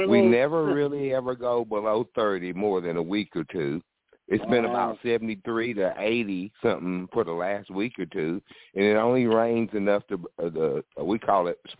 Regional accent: Georgia, United States; actually from a little German town in the northeast Georgia mountains, about an hour north of Atlanta. I'm 12 miles from North Carolina, 30 minutes from Tennessee, and 30 minutes from South Carolina.

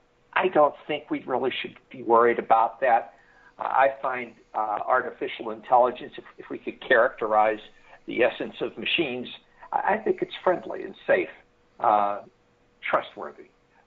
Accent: Pittsburgh, Pennsylvania, United States; moved away as an adult; But for example, I grew up in Pittsburgh, and I sort of lived through this once where the steel mills closed.

